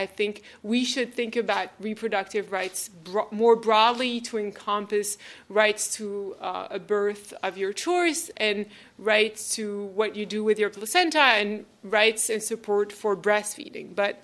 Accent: France; English is a second language; mostly in France, my home country, as you can hear.

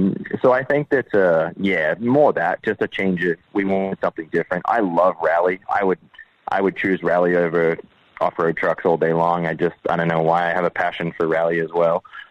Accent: Australia; when you look at my childhood and where I grew up in Australia

